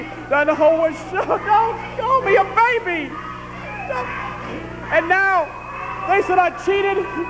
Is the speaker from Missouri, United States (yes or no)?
no; New Jersey, United States; I don't cheat. I'm from New Jersey, for Christ's sake.